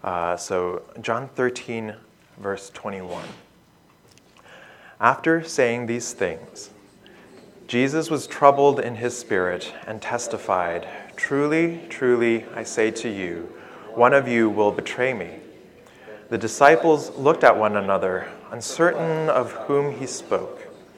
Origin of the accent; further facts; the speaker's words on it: Toronto, Ontario, Canada; now in California, United States; I grew up here in Toronto, and I've been living out in California for the past 8 or 9 years.